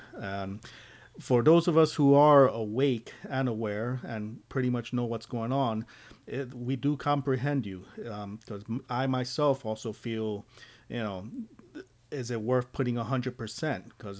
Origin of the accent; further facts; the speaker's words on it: Phoenix, Arizona, United States; from Phoenix.